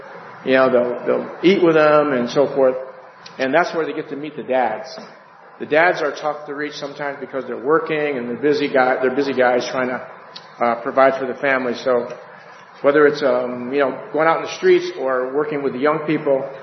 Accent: New York, United States; And where are you from? New York. New York? You know, they think New York, you know, New York, New York.

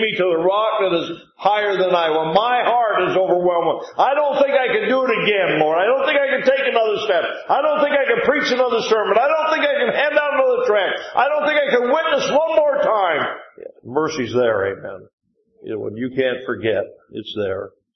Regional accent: Ohio, United States; I grew up in Northeast Ohio and boy, I hurt and offended a lot of people before I was saved by the grace of God.

